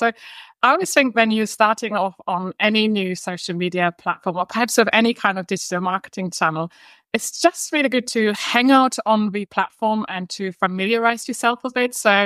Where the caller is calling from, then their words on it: London, United Kingdom; So I'm dialing in from London today, where I'm based.